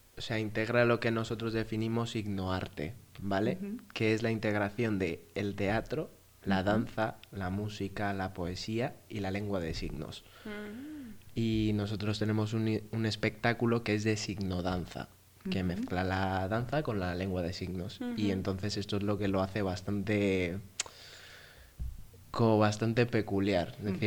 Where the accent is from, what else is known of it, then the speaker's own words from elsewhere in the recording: Bilbao, Basque Country, Spain; also born or lived in Colombia; Bueno, me crié en Bilbao. Sí. De hecho, nací en Colombia, realmente.